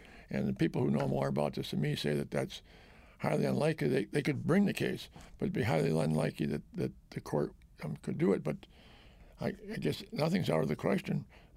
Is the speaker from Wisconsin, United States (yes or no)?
yes; Janesville, Wisconsin, United States; It took almost all of Janesville out of the 15th District, my hometown.